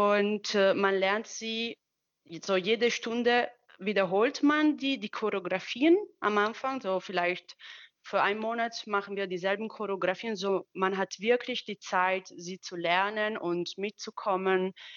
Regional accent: Italy; ich komme aus Italien.

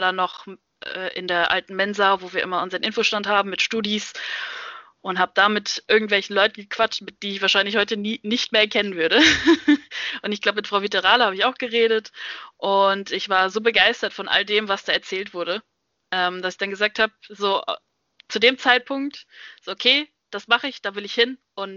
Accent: Hesse, Germany; weil ich komme aus der Nähe von Wiesbaden, demzufolge dann auch aus Mainz.

